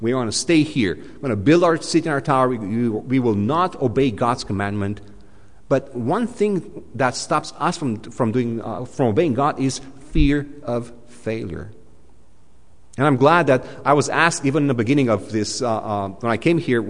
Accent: Romania; I come from Romania. Back in 1991, 92, 93, the first 3 years when the country became democratic and not communist

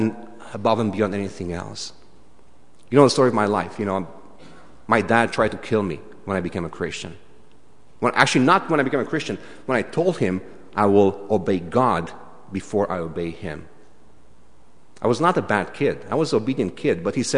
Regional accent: Romania; The second thing, and you know me, I'm coming from Romania.

